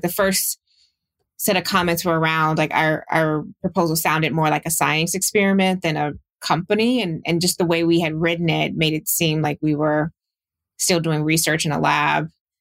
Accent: Houston, Texas, United States; I mean, I grew up in Houston. It is an energy town.

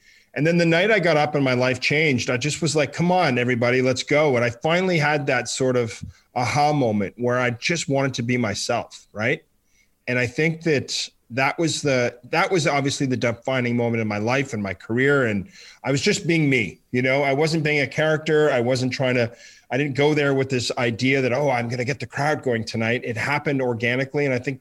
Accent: Ottawa, Ontario, Canada; Well, I grew up in Ottawa. We grew up in a very social town, government town.

